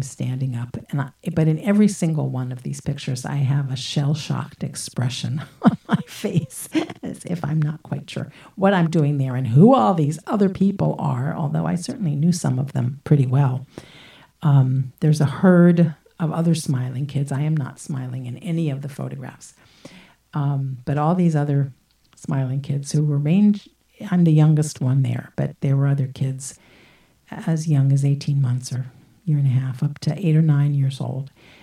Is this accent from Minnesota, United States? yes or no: no; Philadelphia, Pennsylvania, United States; if I think about my hometown of Philadelphia, the part of Philadelphia that is really feels like home to me is Fairmount Park